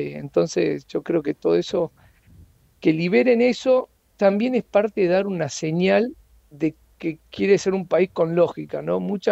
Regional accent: Argentina; Los argentinos somos descendientes

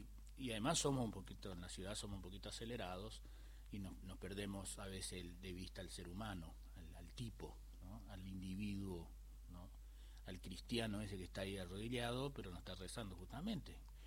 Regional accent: Misiones, Argentina; also born or lived in Santa Fe; Yo nací en Santa Fe, pero me crié en Misiones. Y me gusta decir que los misioneros nacemos donde se nos da la gana. Porque yo me siento misionero de los muy chiquititos, vivimos allá en el medio de la selva.

